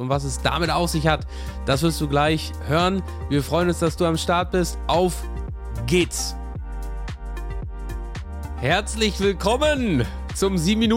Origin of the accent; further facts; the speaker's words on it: Berlin, Germany; Also ich komme aus Berlin, aber ich bin jetzt in einem Dorf.